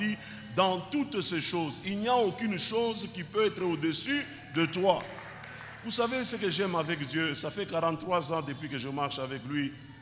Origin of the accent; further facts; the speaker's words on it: Kinshasa, DR Congo; Chez nous, à Kinshasa, on dit, la vie appartient aux courageux.